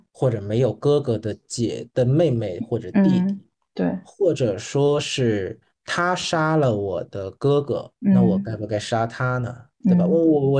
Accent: Vietnam; Chinese is a second language; 就是那位老师是在我自己在越南上高中的时候的最后一天上课的时候，他还讲了他的故事。因为我们越南这边的高考

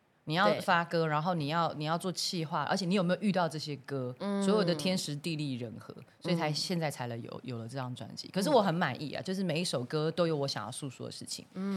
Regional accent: southern Taiwan, Taiwan; now in Taipei, Taiwan; 我是从南部来的孩子嘛

